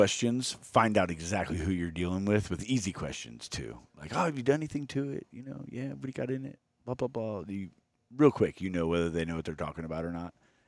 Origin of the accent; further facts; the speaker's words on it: Afghanistan; now in United States; there's a white guy in the back of my car, and I'm about to tell him I'm from Afghanistan.